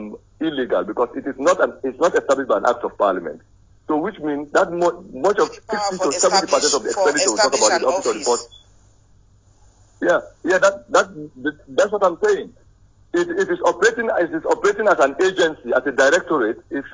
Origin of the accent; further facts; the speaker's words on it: Makeni, Northern Province, Sierra Leone; I was born in Makini, raised there, went to school there.